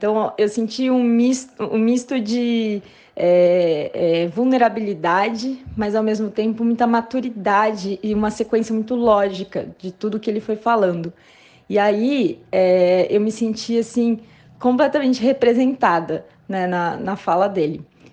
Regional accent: São José dos Campos, São Paulo, Brazil; tenho 32 anos, sou natural de São José dos Campos, mas há 2 anos vivo como nômade digital.

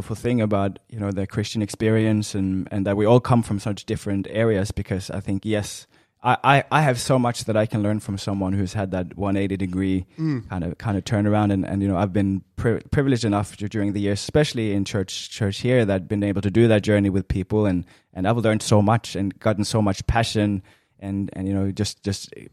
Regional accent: Norway; English is a second language; I grew up in Norway in a very small town, 3,000 people in the town, so a small town, and that's where I, you know, I've grown up in a Christian family

